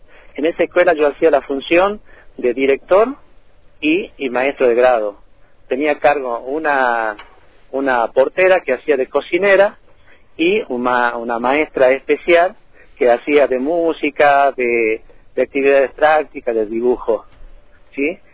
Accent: Fraile Pintado, Jujuy, Argentina; en el pueblo donde yo nací, yo soy de Fraile Pintado, acá en la provincia de Jujuy

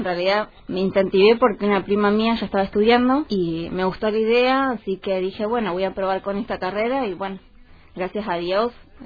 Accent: Tierra del Fuego, Argentina; Sí, yo soy fueguina, sí.

